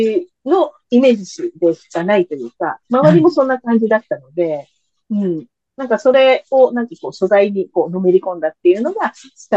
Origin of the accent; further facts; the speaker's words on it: Okayama, Japan; もともとは地元岡山のそういう、こう、害獣だったり捨てられてるお肉がたくさんあるっていうので